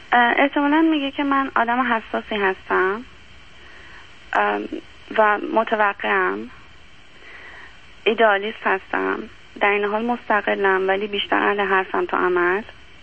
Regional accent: Iran; moved away; چون که از ایران زندگی کردم، اومدم بیرون ایران

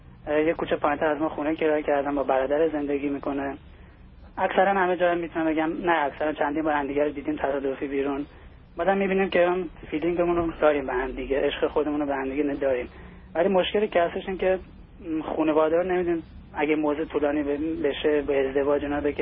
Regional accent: Iran; moved away; من تا 3 سال پیش از ایران اومدم بیرون و در اون موقعی که در ایران بودم با هم دیگه رابطه می‌رفتم می‌دیدم در مدرسه

